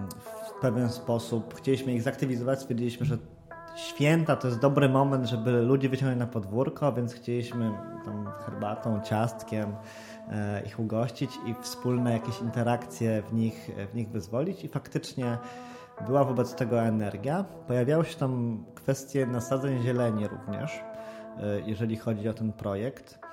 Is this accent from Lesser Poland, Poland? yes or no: no; Katowice, Silesian Voivodeship, Poland; Ja z racji tego, że jestem z Katowic, bardziej angażowałem się w problemy katowickie niż gliwickie